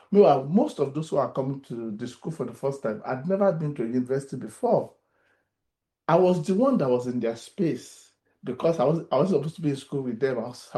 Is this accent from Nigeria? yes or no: yes; Ibadan, Oyo, Nigeria; I grew up in Ibadan, where people call each other brother, auntie, to show seniority.